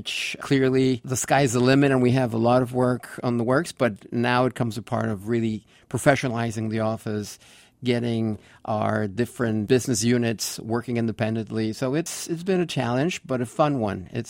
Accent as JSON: {"language": "English", "town": "Camden", "region": "New Jersey", "country": "United States", "said": "Everywhere we go, Robert and I, we always mention, yes, we're two guys from Camden. And even though Camden has a terrible reputation"}